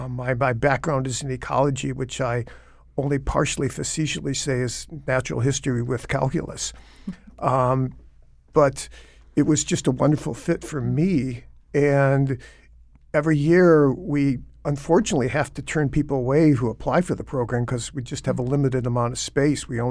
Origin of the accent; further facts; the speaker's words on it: Michigan, United States; I grew up in Michigan where there's plenty of water